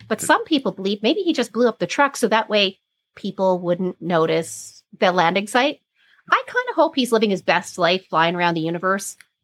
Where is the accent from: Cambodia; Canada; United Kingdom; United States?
Canada; Me being Canadian